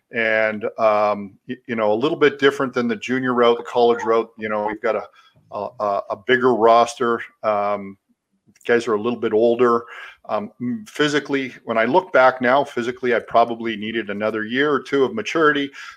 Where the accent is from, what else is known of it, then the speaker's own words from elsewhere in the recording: Toronto, Ontario, Canada; I was on a trajectory as a young hockey player growing up in the Toronto area, where the sport came very natural to me.